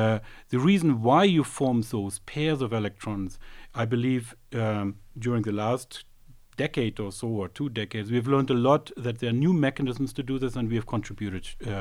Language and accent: English; East Germany, Germany; English is a second language; now in United States; I'm originally from East Germany, where mathematics Olympiads were very popular and I participated.